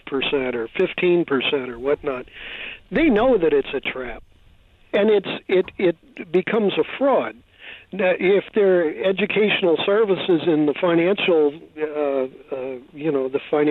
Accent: Missouri, United States; I was from Missouri, where the usury laws were set at 7%.

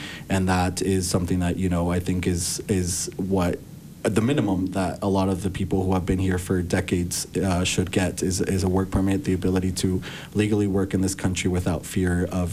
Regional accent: Park City, Utah, United States; As you know, Leslie, I grew up here in Park City. My family and I moved to Park City because of the work opportunities that came from the 2002 Winter Olympics.

